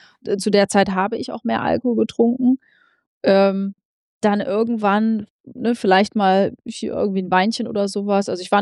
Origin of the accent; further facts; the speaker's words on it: Jever, Lower Saxony, Germany; ich komme ja aus Jever und wenn man hier groß wird, dann wird man halt mit Jever groß